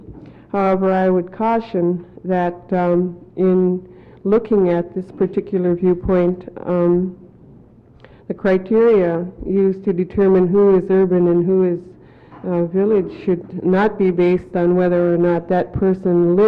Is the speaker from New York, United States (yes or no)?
no; Unalakleet, Alaska, United States; I'm from Unalakleet.